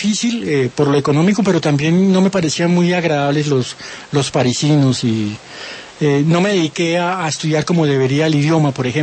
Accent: Pasto, Nariño, Colombia; now in Bogotá, Colombia; Viví en la provincia, en Pasto, una ciudad pequeña con sus problemas de ciudad pequeña, y en Bogotá, que es la capital de Colombia

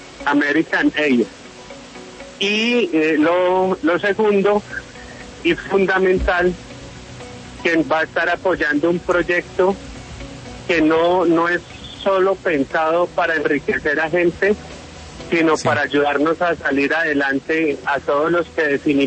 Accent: Colombia; somos más los colombianos que le apostamos a la paz.

